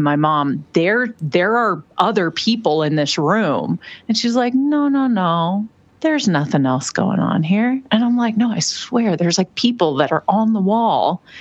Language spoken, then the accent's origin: English; Las Vegas, Nevada, United States; I grew up in Las Vegas, Nevada